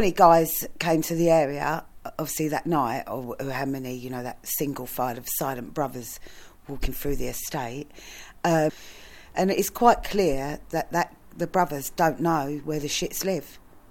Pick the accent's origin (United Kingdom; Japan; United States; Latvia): United Kingdom; Sydenham, London; I was born in Sydenham. I've never seen anything like this in my life. I was born and raised in Sydenham.